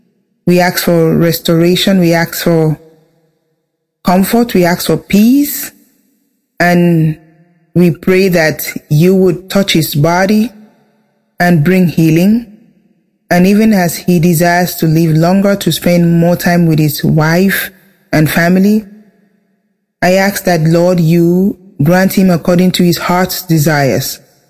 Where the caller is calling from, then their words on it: Texas, United States; I'm calling from Central Texas.